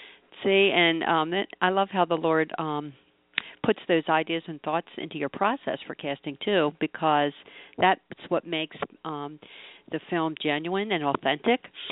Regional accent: Baltimore, Maryland, United States; And it reminded me actually about where I grew up in Baltimore. All our houses were like post-World War II, and you have Victorian houses

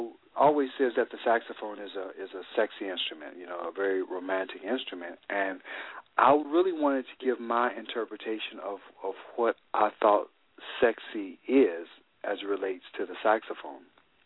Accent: Jackson, Mississippi, United States; I was coming from Jackson, Mississippi, you know, with my horn, business major, you know, coming up here to do music, right?

